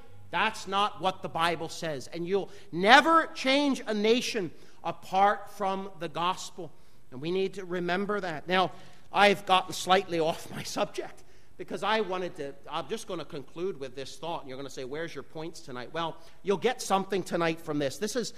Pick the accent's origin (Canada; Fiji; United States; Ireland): United States; now in Liberia; I believe in America, as an American, in the Second Amendment.